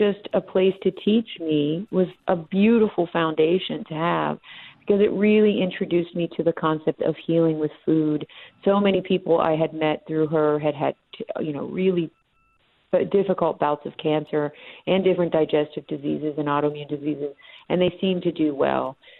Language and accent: English; Appalachia, United States; I grew up very poor in the Appalachian Mountains.